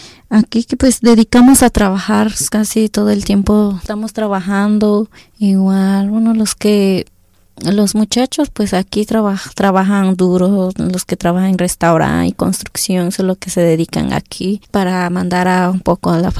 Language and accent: Spanish; Guerrero, Mexico; first language Tlapanec; yo vengo del estado de Guerrero, México.